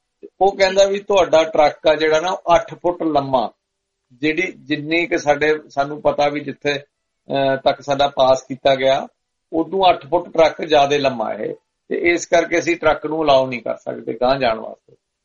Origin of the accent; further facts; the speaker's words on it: Bathinda, Punjab, India; ਤੇ ਅਸੀਂ ਬਠਿੰਡੇ ਤੋਂ ਇੱਕ ਗਰੁੱਪ ਸੀ, ਮੁੰਡੇ ਟਰੱਕ ਯੂਨੀਅਨ ਚ ਹੁੰਦੇ ਸੀ ਸਾਰੇ, ਨਵੇਂ ਨਵੇਂ ਕਾਲਜਾਂ ਚੋਂ ਆਏ ਸੀ ਸਾਰੇ ਜਾਣੇ